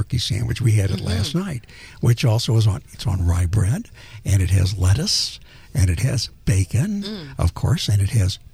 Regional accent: Louisville, Kentucky, United States; I grew up in Louisville, Kentucky, and there's a very famous sandwich that's only available in Louisville

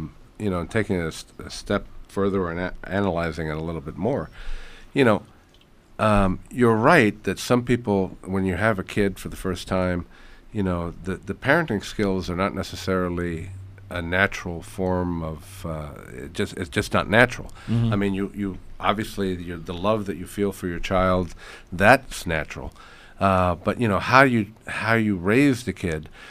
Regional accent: Puerto Rico; I grew up in Puerto Rico in the 60s

